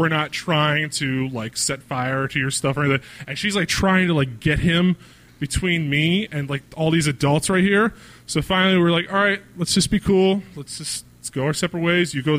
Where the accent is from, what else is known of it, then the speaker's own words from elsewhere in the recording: East Coast, United States; So I grew up on the East Coast. I love graffiti.